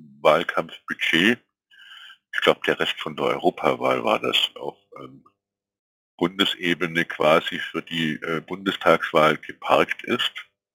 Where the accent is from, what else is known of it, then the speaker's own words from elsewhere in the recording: Kaufbeuren, Bavaria, Germany; aus Kaufbeuren, wo ich herkomme